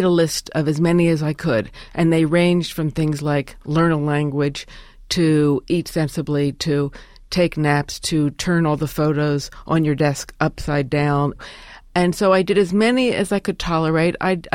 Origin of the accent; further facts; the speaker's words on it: New York, United States; And I'm from New York, so I thought, you call that a loud noise?